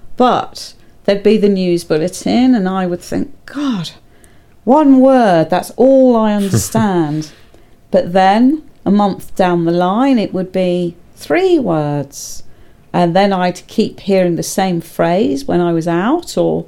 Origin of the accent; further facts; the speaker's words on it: United Kingdom; accent: English; You will never speak it as a native. We will always be seen as British.